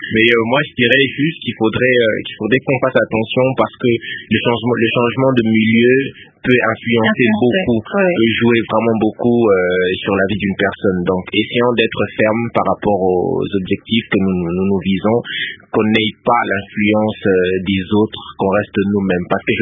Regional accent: Kongo Central, DR Congo; je suis originaire du Bas-Congo

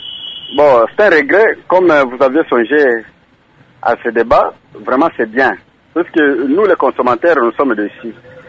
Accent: Bandundu, Kwilu, DR Congo; même ici chez nous, à Bandounouville

